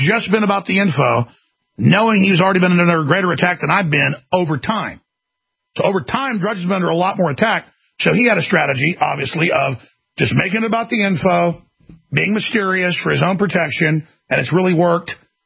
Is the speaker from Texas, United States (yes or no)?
yes; Dallas, Texas, United States; born there; I was born in Dallas, Texas in 1974.